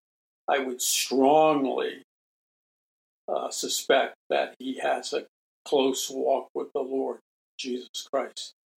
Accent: Ireland; I apologize, being Irish, I should be able to pronounce this player's name, but I don't want to mispronounce it.

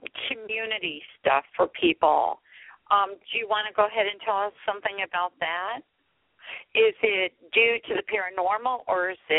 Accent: Pennsylvania, United States; I know, where I grew up in Pennsylvania, like when somebody died, we were always the funeral homes and stuff like that.

